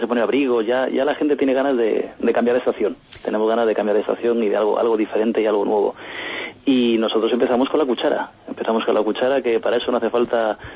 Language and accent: Spanish; Cantabria, Spain; Esta semana, por ejemplo, yo he hecho un guiño a mi tierra, yo soy cántabro.